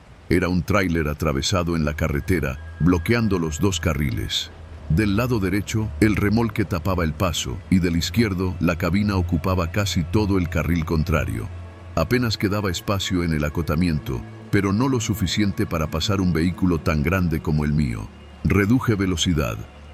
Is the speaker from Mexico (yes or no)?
yes; León, Guanajuato, Mexico; tengo 49 años, soy originario de León y llevo casi 30 en la carretera.